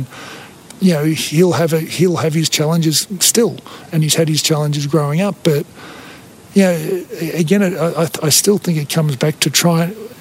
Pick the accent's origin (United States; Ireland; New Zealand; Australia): Australia; I'm Australian. I'm 7 foot tall. They're the facts.